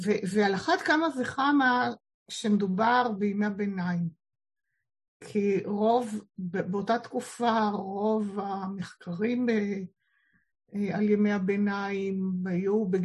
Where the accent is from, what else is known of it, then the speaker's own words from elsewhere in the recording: Afula, Northern District, Israel; אני גדלתי באפולה.